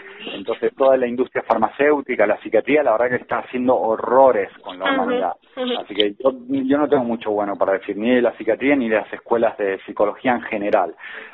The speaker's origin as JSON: {"language": "Spanish", "country": "Uruguay", "said": "yo soy neurobiólogo y soy uruguayo."}